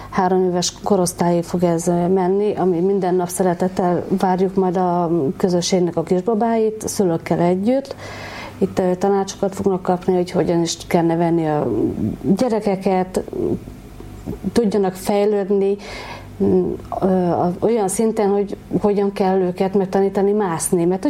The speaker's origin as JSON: {"language": "Hungarian", "town": "Kecskemét", "region": "Bács-Kiskun", "country": "Hungary", "tie": "born or raised there", "said": "Igen, kecskeméti lakos vagyok, itt születtem."}